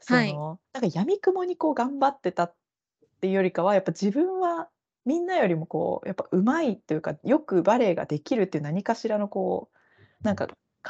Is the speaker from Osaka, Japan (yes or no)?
no; Miyagi, Japan; え、私宮城ですよ、私。